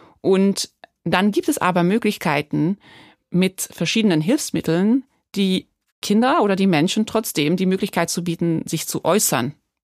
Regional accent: Belgium; Ich komme aus Belgien ursprünglich

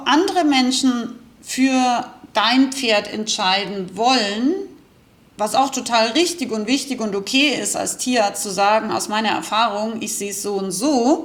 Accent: Rauris, Salzburg, Austria; Ich komme aus Österreich, ich bin aus dem Pinzgau. Ich komme aus dem wildesten Alpen Dorf ungefähr, Rauris, genannt das Tal der Gesetzlosen

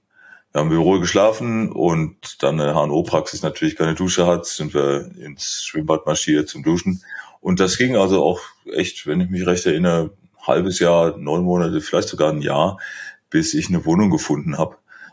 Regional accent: Rhineland-Palatinate, Germany; in der Pfälzer Gegend, wo ich aufgewachsen bin

